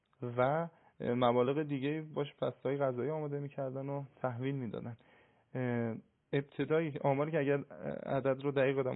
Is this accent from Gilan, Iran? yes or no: yes; Gilan, Iran; چون اصالتا گیلانی هستم، سمت خودمون سراغ دارم.